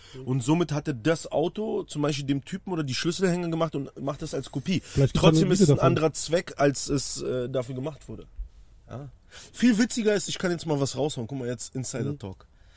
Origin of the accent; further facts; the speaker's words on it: Poland; Ich bin aus Polen